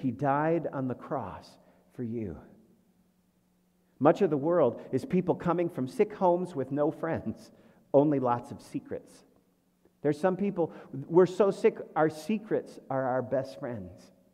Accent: Birmingham, United States; I grew up in Birmingham. I lived just a couple blocks from the Cranbrook area

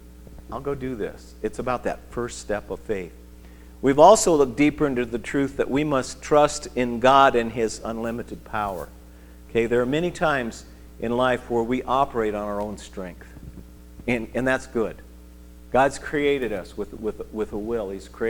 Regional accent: Midwest, United States; We're from the Midwest, right?

